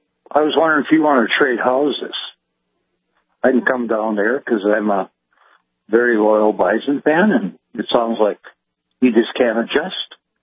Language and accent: English; Minnesota, United States; I'm originally from Minnesota, so I don't get too upset.